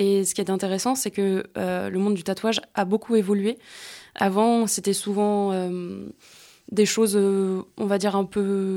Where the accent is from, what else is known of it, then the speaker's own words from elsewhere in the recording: Meaux, Île-de-France, France; là d'où je viens, donc dans le 77, à Meaux.